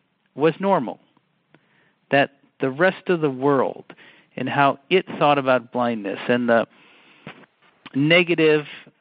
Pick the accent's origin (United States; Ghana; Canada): United States; Milwaukee, Wisconsin; I grew up in Milwaukee, Wisconsin, and both my parents have high school diplomas. They good Midwest folks.